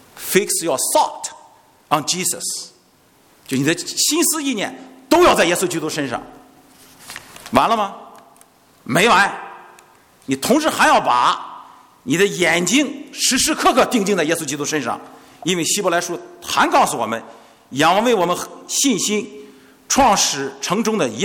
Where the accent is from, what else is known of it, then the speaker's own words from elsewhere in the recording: Jinan, Shandong, China; 我在我的家乡济南，在坐着车一看